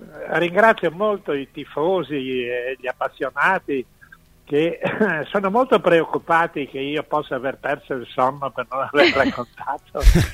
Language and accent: Italian; Friuli-Venezia Giulia, Italy; io adesso vivo in Friuli, da friulano sono tornato verso le radici